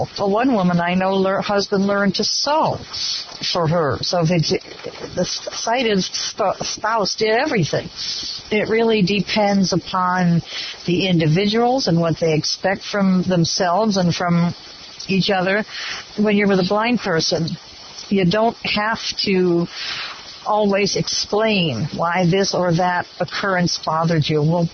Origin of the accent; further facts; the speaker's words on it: Visalia, California, United States; I'm from Visalia, California.